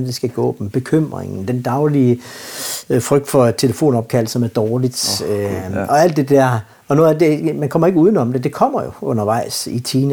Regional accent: Samsø, Central Denmark Region, Denmark; also born or lived in Horsens; da jeg var dreng og voksede op på Samsø. Mm. Fordi vi flyttede derover, da mine forældre blev skilt. Og hjemme i Horsens var mine to storebrødre stadigvæk

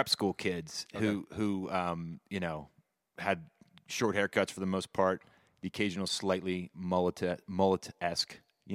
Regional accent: Maryland, United States; And I grew up outside of Baltimore.

